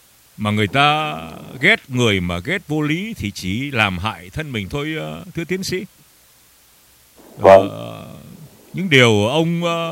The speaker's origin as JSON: {"language": "Vietnamese", "region": "Nam Định", "country": "Vietnam", "tie": "born there", "moved": "yes", "said": "tôi sinh tại miền Bắc quê Nam Định, thưa ông ạ. Bố tôi đưa tôi vào Nam năm 1954"}